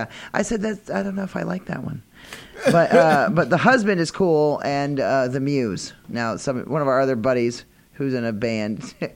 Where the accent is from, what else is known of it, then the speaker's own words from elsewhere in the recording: East Coast, United States; I'm from the East Coast, so.